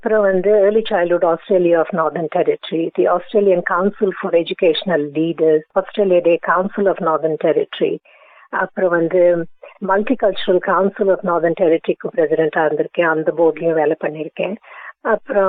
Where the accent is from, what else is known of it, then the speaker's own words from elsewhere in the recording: Delhi, India; also born or lived in Chennai; இந்தியால பிறந்தேன், சென்னையில. இன்ஃபேக்ட் சென்னையில பிறந்தேன். அப்போ அந்த காலத்துல மெட்ராஸ் சொல்லுவாங்க, இப்போ சென்னைன்னு மாறிட்டு. அங்க பிறந்தேன். வளர்ந்தது எல்லாம் வந்து டெல்லியில. ஸோ டெல்லியில தான் படிப்பு, ஸ்கூல் காலேஜ் எல்லாம் முடிச்சு அப்புறம் அங்கேருந்து கல்யாணம் ஆயிட்டு 1990ல நாங்கள் வந்து ஆஸ்திரேலியாவுக்கு